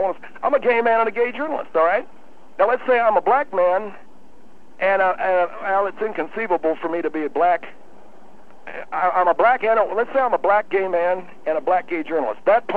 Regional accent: the South, United States; I'm from the South.

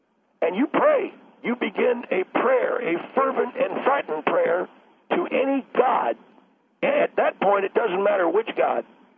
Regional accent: San Antonio, Texas, United States; And I come originally from Texas. I'm from the San Antonio, Texas area.

